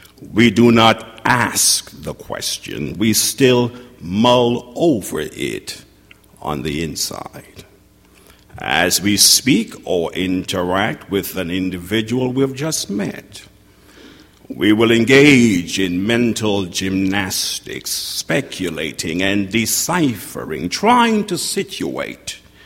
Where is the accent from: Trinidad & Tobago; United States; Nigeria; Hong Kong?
Trinidad & Tobago; born there; I was born in Trinidad, the Caribbean island of Trinidad, in a little village outside of Port of Spain, the capital of the Twin Island Republic of Trinidad and Tobago.